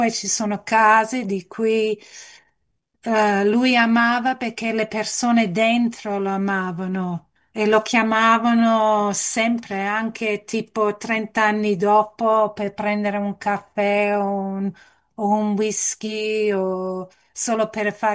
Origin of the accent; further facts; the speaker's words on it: Canberra, Australian Capital Territory, Australia; also born or lived in Milan, Italy; Siamo nati qua a Canberra e io pensavo di essere più australiana degli australiani, no? Finché non sono andata in Italia, ho vissuto a Milano per 10 anni e mi sono reso conto che tutte quelle cose, insomma, io sono italiana